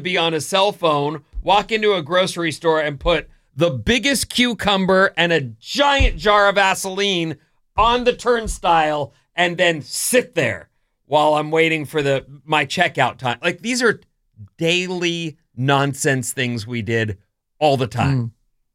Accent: Irvine, California, United States; This is a weird one because I grew up in Orange County.

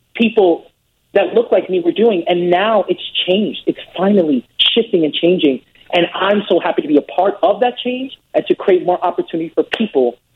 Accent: Bronx, New York, United States; You know, I grew up in the Bronx, New York. We grew up in not having that much money

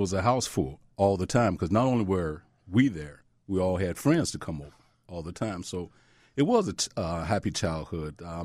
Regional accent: Chicago, Illinois, United States; Out of various situations that occurred while I was growing up in Englewood

